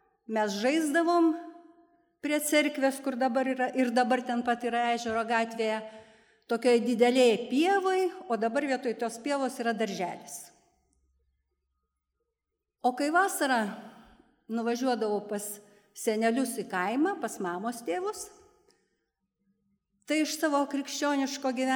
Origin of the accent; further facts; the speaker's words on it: Šiauliai, Šiauliai County, Lithuania; jis man parinko vietą Šiaulius, aš gimiau Šiauliuose ir dabar Šiauliuose gyvenu.